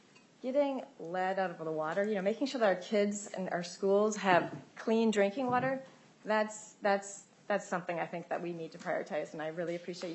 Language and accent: English; Ridgefield, United States; You know, I grew up in Ridgefield, a district you represent, and Paul Thiessen was one of my classmates.